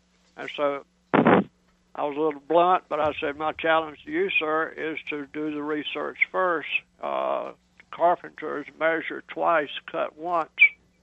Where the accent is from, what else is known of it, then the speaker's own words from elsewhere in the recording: North Carolina, United States; I was raised in North Carolina.